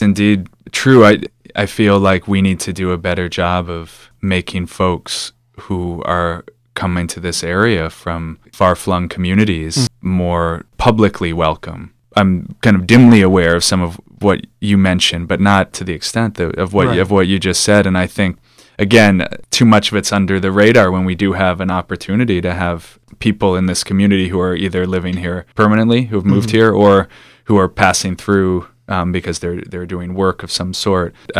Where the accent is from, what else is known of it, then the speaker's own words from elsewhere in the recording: Massachusetts, United States; now in Bennington, United States; I'm saying we not only because I can't really call myself a Vermonter if I've only been here 4.5 years, but I'm from Western Massachusetts